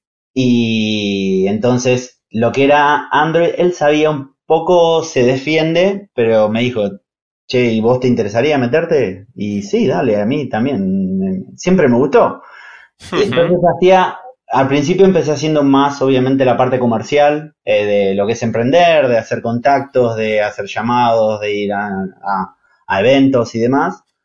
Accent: Argentina; now in Madrid, Spain; Soy de Argentina, como notarán por mi acento, pero actualmente estoy viviendo en Madrid, en España.

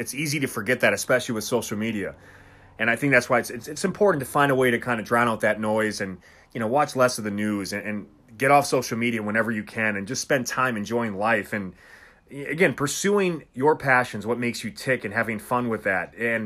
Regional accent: Milwaukee, Wisconsin, United States; because for me, I'm from Milwaukee, man. Like, this shit is so beyond what I could have possibly imagined growing up.

